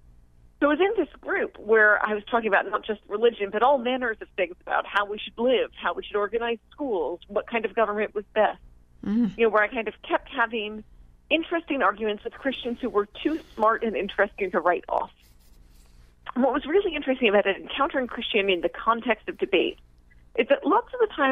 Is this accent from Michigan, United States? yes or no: no; New York, United States; I was raised in New York on Long Island by a family that wasn't religious